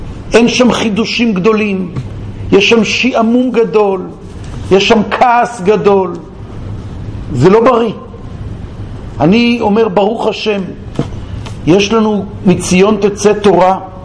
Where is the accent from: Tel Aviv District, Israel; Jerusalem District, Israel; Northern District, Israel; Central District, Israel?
Tel Aviv District, Israel; Bnei Brak; אני זוכר את זה לפני 40 שנה, כשהייתי ילד בבני ברק. אני למדתי בבני ברק.